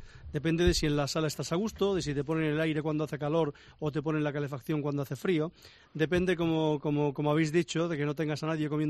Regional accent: Linares, Andalusia, Spain; Claro, pero yo soy de Linares.

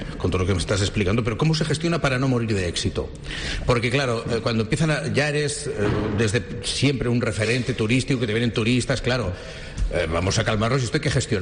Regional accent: El Prat de Llobregat, Catalonia, Spain; Yo soy del Prat de toda la vida, ¿no? Y claro, cuando yo era pequeño, bañarse en el Prat... Y en Barcelona era imposible.

